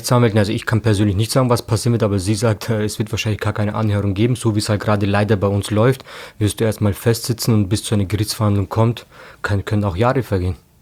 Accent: Bavaria, Germany; Ich bin ein in Deutschland groß gewordener Junge, ich bin gebürtiger Oberpfälzer.

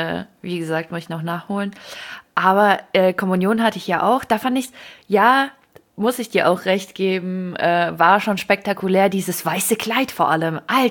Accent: Ukraine; now in Germany; ich komme aus der Ukraine.

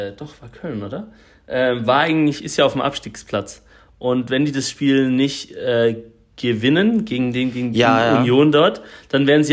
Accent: Switzerland; so als Schweizer

